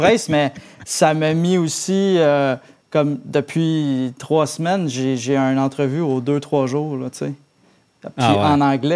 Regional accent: Quebec, Canada; faut juste que tu acceptes que tu as un accent, là, tu sais. Je veux dire, on est Québécois, puis... j'ai un anglais relativement fluide.

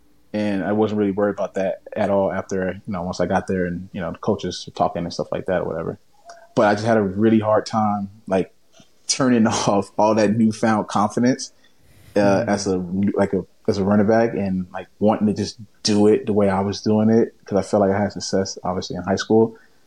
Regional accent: Miami, Florida, United States; So I'm from Miami, obviously, right? And we believe in South Florida, we have the best football and the best athletes when it comes to football, right?

